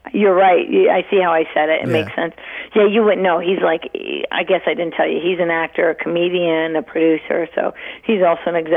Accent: Cleveland, Ohio, United States; I know a lot of people that were unemployed because I grew up in Cleveland, right? And they closed a lot of stuff down and all the factories.

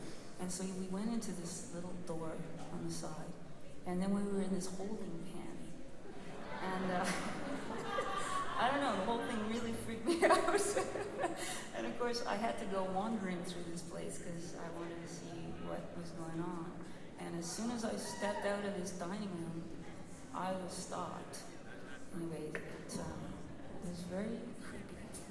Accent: Canada; I'm from Canada, so I don't quite understand.

